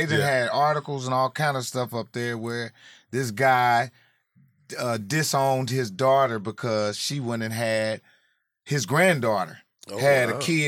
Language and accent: English; Indianapolis, Indiana, United States; Indianapolis, yeah. Indianapolis. I'm from Naptown.